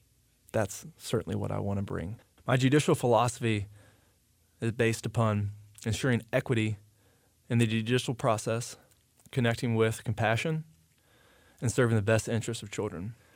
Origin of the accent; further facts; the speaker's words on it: Carrboro, North Carolina, United States; now in Hillsborough, United States; I grew up in Carrboro, went through the Chapel Hill Carrboro school system, graduated from Carolina with a business degree